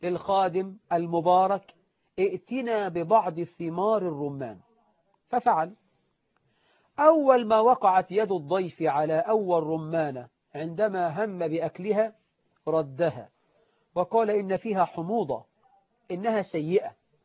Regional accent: Egypt; احنا عندنا في مصر

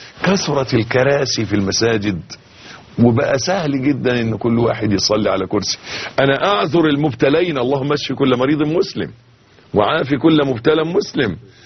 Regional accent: Egypt; يعني مش عايز بس أخوض في تفاصيل المولد اللي حاصل عندنا في مصر

